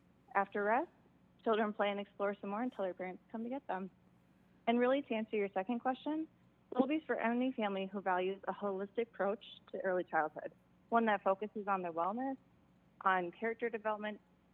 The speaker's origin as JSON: {"language": "English", "region": "Minnesota", "country": "United States", "said": "Yeah, we're actually all from Minnesota."}